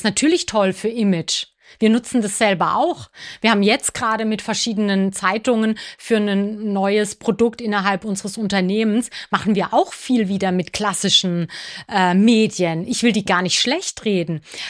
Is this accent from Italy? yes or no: no; Karlsruhe, Baden-Württemberg, Germany; now in Baden-Baden, Germany; ich liebe Karlsruhe, ist meine Heimat